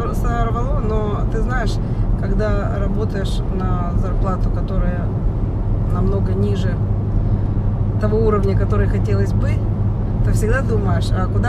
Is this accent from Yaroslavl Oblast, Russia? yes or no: yes; Rybinsk, Yaroslavl Oblast, Russia; Ну, я из Ярославской области, может, кого-нибудь себе и подыщу.